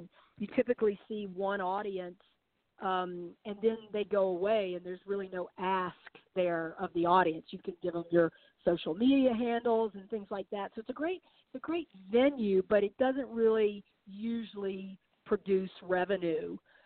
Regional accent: the South, United States; it's also partially a memoir of mine growing up in the South with my family's involvement in slave ownership.

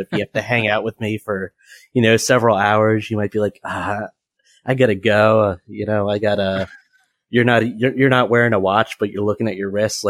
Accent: Philadelphia, Pennsylvania, United States; I'm from the Philly area, follow the Phillies as fanatically as anyone else.

